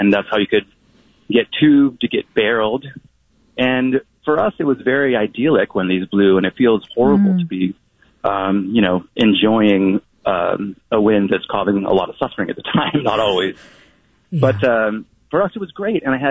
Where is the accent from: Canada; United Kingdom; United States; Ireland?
United States; Half Moon Bay, California; I'm from Half Moon Bay, a little beach south of town